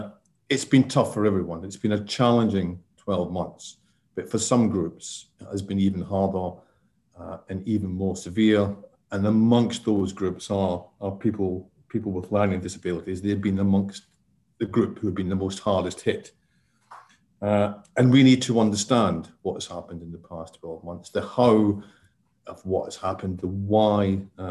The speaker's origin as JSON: {"language": "English", "region": "Scotland", "country": "United Kingdom", "lives_now": "Wales", "said": "I am not Welsh. I'm Scottish, but I have lived and worked in Wales for quite a long time now."}